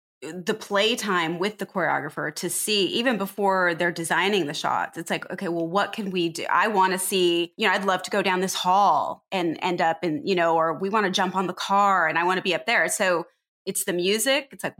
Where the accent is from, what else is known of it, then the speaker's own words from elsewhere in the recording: Pomona, California, United States; also born or lived in Riverside; I came out here from, I grew up in Pomona and Riverside. I went to school at UCLA.